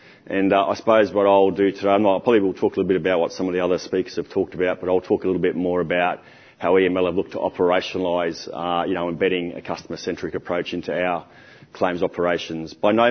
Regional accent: Queensland, Australia; I'm back in my home state in Queensland.

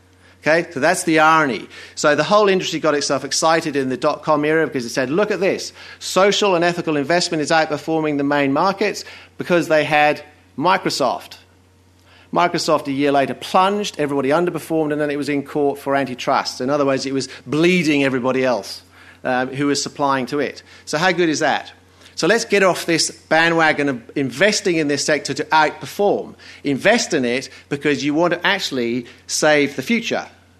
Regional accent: England, United Kingdom; now in Australia; As an Englishman coming to this country, please recycle your water. Australia is the driest continent in the world.

